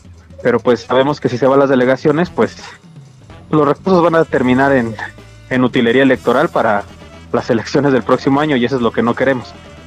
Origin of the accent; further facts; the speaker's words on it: Tlalpan, Mexico City, Mexico; Multifamiliar Tlalpan, que es de donde soy, damnificado, donde vivo, en el Multifamiliar Tlalpan